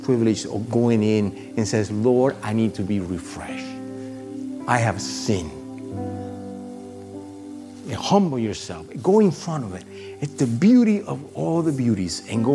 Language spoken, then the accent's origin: English; Florida, United States; I grew up in South Florida.